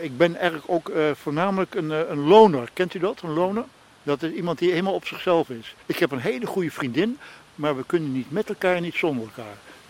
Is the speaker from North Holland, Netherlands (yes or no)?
yes; Grootschermer, North Holland, Netherlands; born there; now in Amsterdam, Netherlands; ik ben geboren in Noord-Holland, Grootschermer. En ik woon al 50 jaar in Amsterdam.